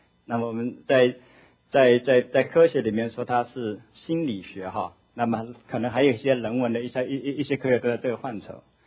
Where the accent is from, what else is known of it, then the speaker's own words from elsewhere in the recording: China; 还记不记得我们从大陆来的？